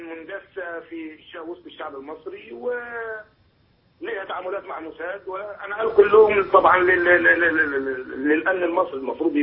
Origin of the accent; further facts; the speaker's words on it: Upper Egypt, Egypt; إني بيقولوا عندنا في الصعيد هم وهينزاح